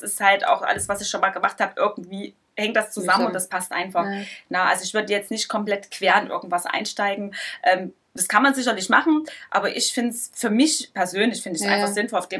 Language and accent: German; Saxony, Germany; accent: Saxon; Das Einzige, wo ich tatsächlich immer ein bisschen Angst habe, ist mein Dialekt.